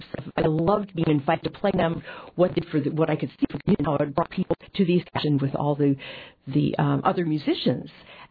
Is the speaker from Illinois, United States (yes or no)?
yes; Chicago, Illinois, United States; Actually, I grew up in Chicago.